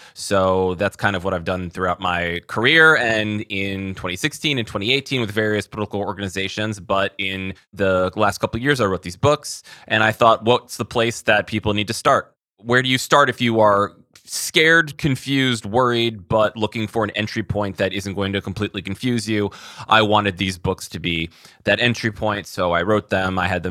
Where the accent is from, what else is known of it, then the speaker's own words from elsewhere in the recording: Washington, District of Columbia, United States; born there; I was born in Washington, D.C., and both my parents worked in the government or with the government.